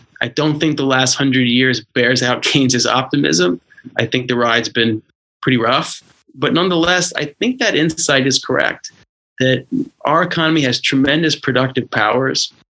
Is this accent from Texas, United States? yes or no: yes; Houston, Texas, United States; moved away; I mean, I'm born and raised in Houston, so I'm a Houstonian.